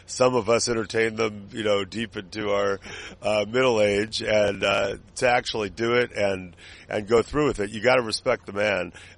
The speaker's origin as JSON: {"language": "English", "region": "California", "country": "United States", "said": "After all, I'm from California. It's very bright."}